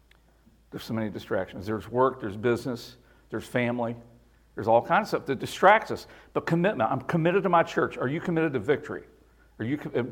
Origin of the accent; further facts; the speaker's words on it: West Virginia, United States; also born or lived in Baltimore; I remember when we moved up from Baltimore, I was born in West Virginia, we moved to Baltimore, Dad worked, we moved back to West Virginia